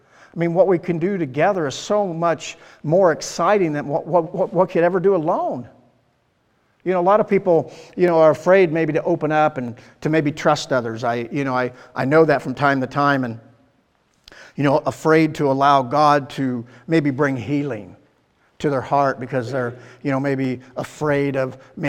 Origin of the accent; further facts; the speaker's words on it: Iowa, United States; I'm a hillbilly from Southern Iowa